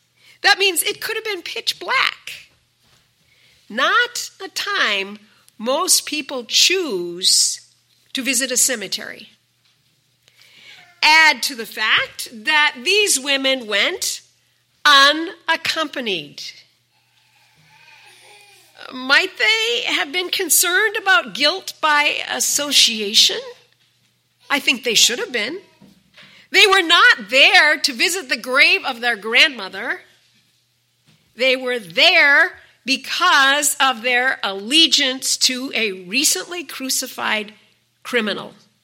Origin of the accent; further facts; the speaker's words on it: Minnesota, United States; A man in Minnesota, my home state, was serving a rural community as a local pastor.